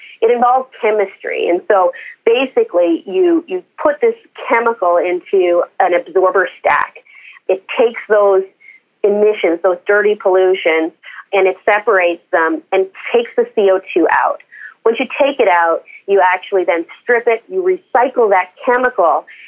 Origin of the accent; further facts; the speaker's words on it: Newfoundland and Labrador, Canada; So I'm actually from Newfoundland originally, proud Newfoundlander, but I did my law degree in Saskatchewan.